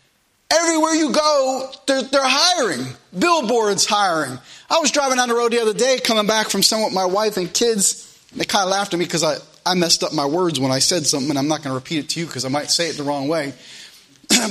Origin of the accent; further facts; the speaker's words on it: United States; They saw that I was American.